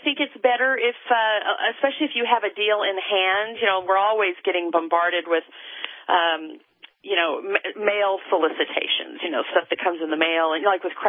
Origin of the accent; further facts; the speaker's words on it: Seattle, Washington, United States; I was in Manhattan I'm from Seattle, but I was in Manhattan on business in January.